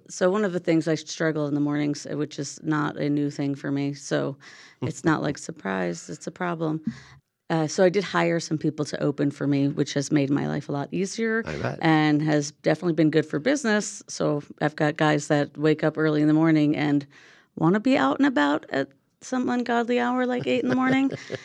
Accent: Brooklyn, New York, United States; moved away as an adult; also born or lived in Florida; I grew up in Brooklyn, New York.

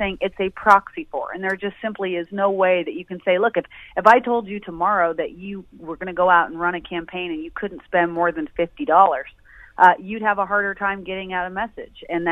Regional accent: Oregon, United States; I grew up in the Coast Range on the way from Portland going out to Seaside.

